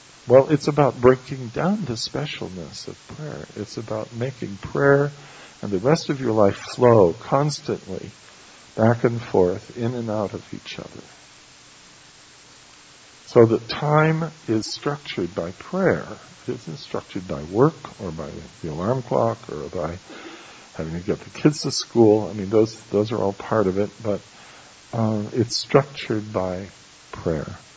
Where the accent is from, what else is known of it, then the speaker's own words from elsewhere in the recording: Las Vegas, Nevada, United States; We grew up in Las Vegas